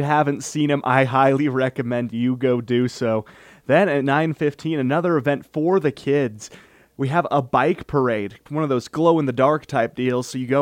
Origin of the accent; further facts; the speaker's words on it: Huntington, United States; and growing up in Huntington, I always look forward to the big events on the 4th of July